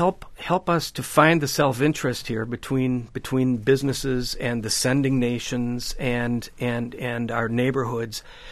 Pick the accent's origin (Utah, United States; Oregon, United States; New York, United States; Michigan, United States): New York, United States; And as a New Yorker who saw too much grief, as we all did, I don't think security is a bad idea.